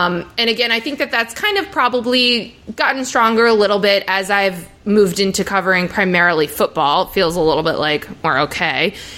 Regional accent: New Jersey, United States; the background here is that I grew up in New Jersey, which is a pro sports area

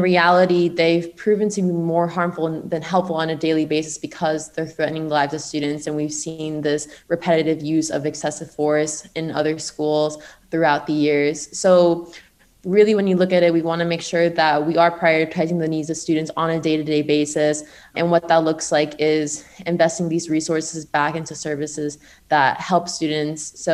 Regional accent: Kissimmee, Florida, United States; Yeah, so I'm from Kissimmee, Florida.

